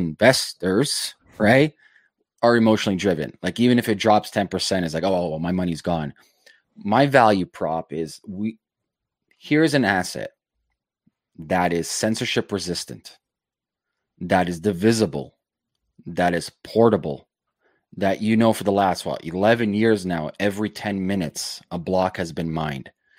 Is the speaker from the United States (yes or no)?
no; Toronto, Ontario, Canada; like I'm from Toronto, Canada. Our property is just retarded, just insane.